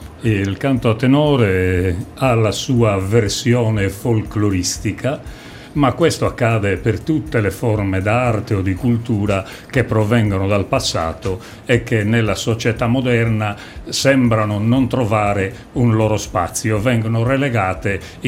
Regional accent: Torpè, Sardinia, Italy; Basti pensare che il mio paesino, che è Torpè, che ha 2000 abitanti, conta oggi oltre 100 cantori.

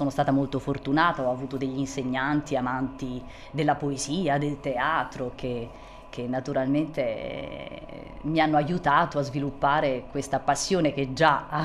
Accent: Cagliari, Sardinia, Italy; also born or lived in Ghilarza; sono sardissima perché sono nata a Cagliari, vissuta a Ghilarza, poi ritornata a Cagliari, però le origini chiaramente non sono sarde, nel senso che papà è sardo, è nato però fuori e questo doppio cognome è del Lazio, del centro Italia.

